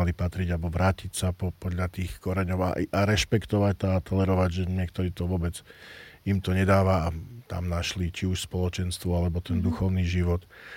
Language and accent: Slovak; Michalovce, Košice Region, Slovakia; lebo ja som vyrastal v Michalovciach